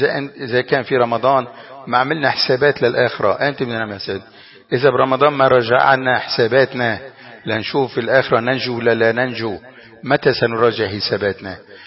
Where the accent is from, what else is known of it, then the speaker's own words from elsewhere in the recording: Lebanon; واحفظ بلدنا لبنان من كل فتنة.